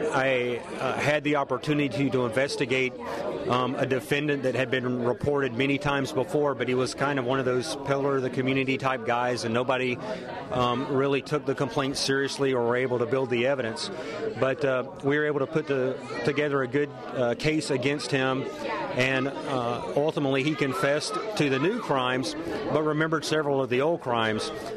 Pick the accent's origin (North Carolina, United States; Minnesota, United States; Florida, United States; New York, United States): Florida, United States; We're originally from Northwest Florida